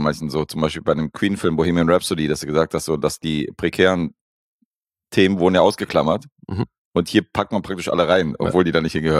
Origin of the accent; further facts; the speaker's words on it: Serbia; Das ist ja, als Serbe ist das ja wichtig, weil es ist ja unser Nationalinstrument.